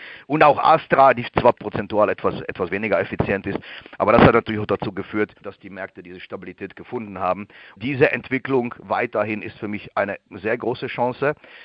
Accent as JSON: {"language": "German", "country": "Germany", "lives_now": "Switzerland", "said": "Ich bin Deutscher, aber ich sage auch in der Schweiz lebender Deutscher"}